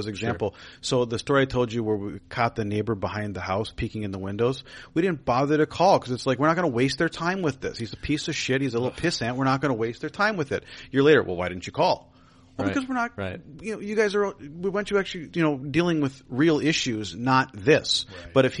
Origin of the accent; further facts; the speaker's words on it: Golden Valley, Minnesota, United States; So I grew up in Golden Valley.